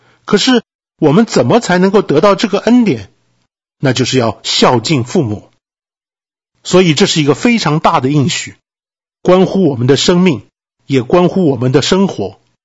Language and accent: Chinese; China; 弟兄姐妹，在世界各国当中，我们中国是历史最悠久的国家之一